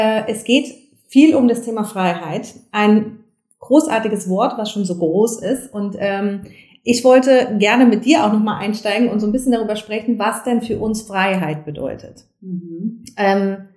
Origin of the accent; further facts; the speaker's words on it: East Germany, Germany; Ich bin in der DDR aufgewachsen